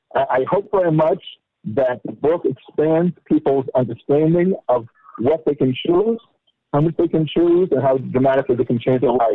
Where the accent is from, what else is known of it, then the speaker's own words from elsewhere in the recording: Los Angeles, California, United States; I grew up in Los Angeles. I knew I was Jewish.